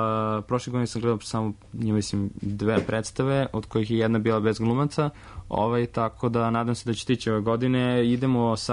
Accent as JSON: {"language": "Serbian", "town": "Zemun", "region": "Belgrade", "country": "Serbia", "said": "ja sam iz Zemuna"}